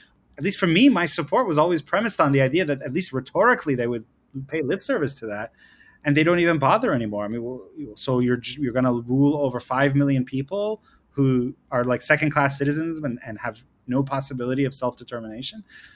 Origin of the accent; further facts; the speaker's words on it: New York City, New York, United States; I'm a New Yorker, like that I experience daily in what the city's politics are like.